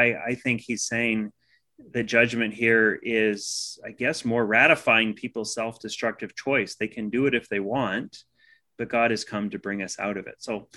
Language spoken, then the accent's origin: English; Texas, United States; I grew up in Texas, and every time we went to a high school football game